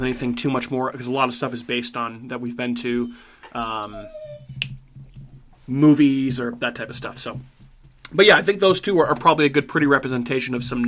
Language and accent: English; Randolph, Massachusetts, United States; chasing me around my hometown of Randolph, Massachusetts